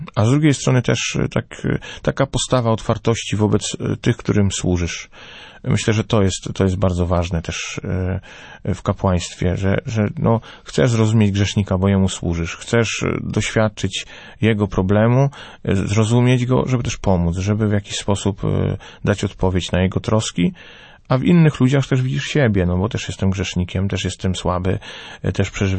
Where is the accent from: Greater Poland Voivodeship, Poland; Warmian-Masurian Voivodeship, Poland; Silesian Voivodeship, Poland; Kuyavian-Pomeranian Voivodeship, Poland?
Kuyavian-Pomeranian Voivodeship, Poland; Toruń; Też jestem z Torunia, no to nie mogło być inaczej